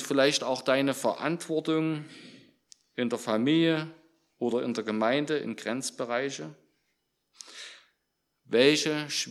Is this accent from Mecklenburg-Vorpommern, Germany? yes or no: no; Brünlos, Saxony, Germany; ich komme aus Brünnlos, bin 52, Vater von fast rausgewachsenen Kindern.